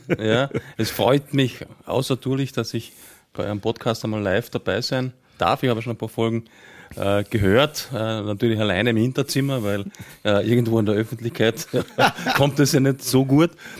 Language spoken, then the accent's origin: German; Carinthia, Austria; Wo ich herkomme, wird man da durchhören, der eine oder andere. Ich bin eigentlich gebürtiger Kärntner.